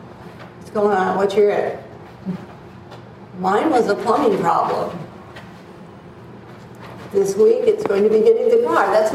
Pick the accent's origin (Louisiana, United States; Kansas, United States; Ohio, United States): Ohio, United States; I grew up in Ohio.